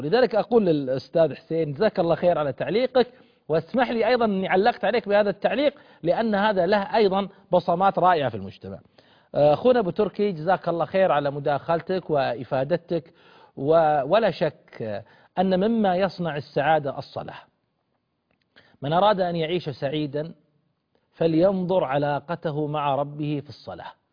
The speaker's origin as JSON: {"language": "Arabic", "town": "Al-Ahsa", "region": "Eastern Province", "country": "Saudi Arabia", "said": "يعني عندنا بالأحساء النقصة"}